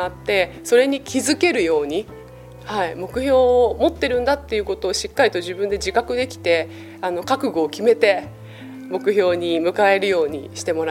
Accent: Yamanashi, Japan; 私の地元の山梨県でもう約8年ぐらい続けてやっている大会なんですね

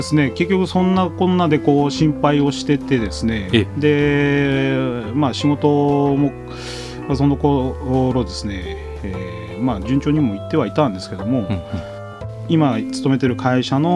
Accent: Fukui, Japan; で僕実家が福井なもんですから

